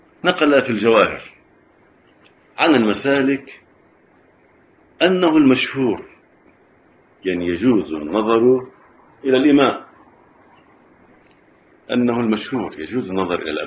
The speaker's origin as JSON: {"language": "Arabic", "country": "Lebanon", "said": "يعني الآن إحنا محل ابتلاء خصوصا عندنا في لبنان"}